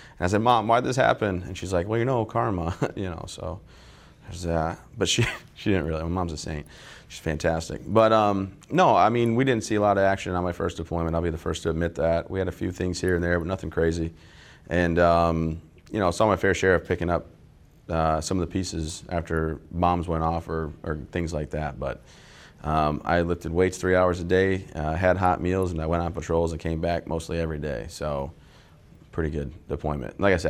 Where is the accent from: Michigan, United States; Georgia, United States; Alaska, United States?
Michigan, United States; Vassar; I am from Vassar, Michigan, born and raised in a small town right outside of Saginaw and Flint area.